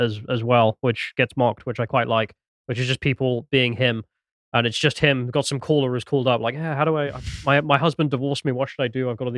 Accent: United Kingdom; And I'm listening to this as a British guy just being like, oh, God, sounds like hell being that kind of debt.

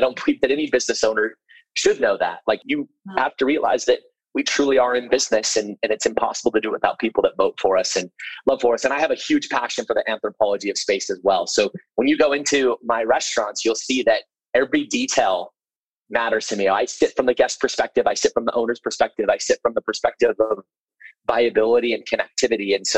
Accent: Sandy, Utah, United States; moved away; What's interesting is that I'm actually from Sandy, Utah. So I've not lived in Sandy for many years

